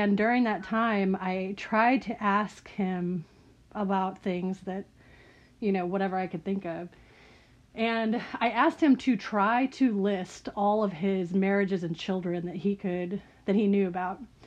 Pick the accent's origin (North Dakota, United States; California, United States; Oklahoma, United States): Oklahoma, United States; Tulsa; also born or lived in Claremore; I was born right outside Tulsa in Claremore, but we lived in Tulsa, and then I went to the University of Tulsa